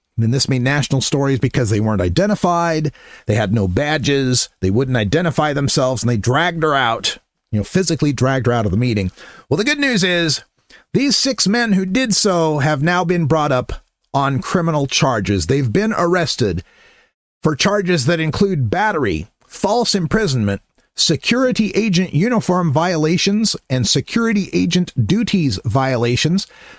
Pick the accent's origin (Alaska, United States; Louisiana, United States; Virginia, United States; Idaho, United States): Idaho, United States; Nampa; he's from my hometown of Nampa.